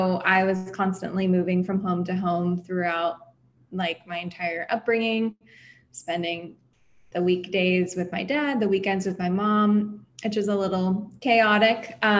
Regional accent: San Diego, California, United States; when I was really young, growing up in San Diego, I wanted to be a marine biologist, spent like every day at the beach.

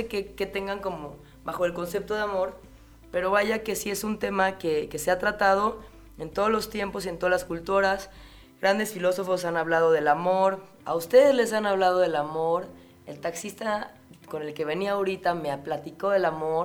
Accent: Mexico City, Mexico; yo como ciudadana chilanga, que soy una eterna residente de aquí, de mero Chilangolandia

